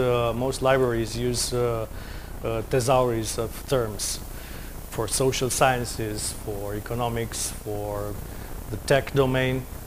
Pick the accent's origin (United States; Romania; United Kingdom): Romania; English is a second language; I'm coming from Romania.